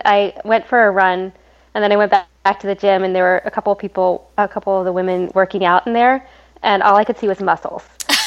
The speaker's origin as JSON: {"language": "English", "town": "Gaithersburg", "region": "Maryland", "country": "United States", "moved": "as an adult", "lives_now": "New York City, United States", "said": "We are, we're twins, and we are from Gaithersburg, Maryland originally, but we've lived, both of us have lived in New York City for the past 15 or so years."}